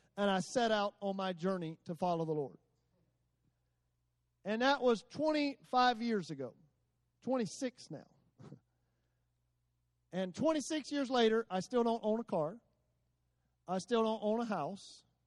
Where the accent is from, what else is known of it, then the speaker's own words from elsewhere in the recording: Americus, Georgia, United States; I'm from Americus, Georgia, just right down the road.